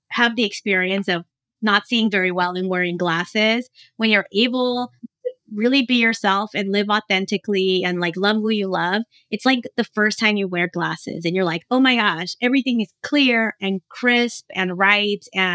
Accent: Texas, United States; also born or lived in Mexico; But, you know, I grew up in Mexico. I grew up in South Texas and really in a community where I didn't really have even the words

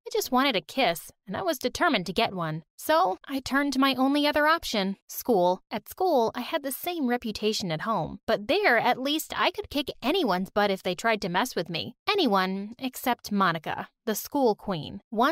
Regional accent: Poland; from Poland. I grew up in a family of models.

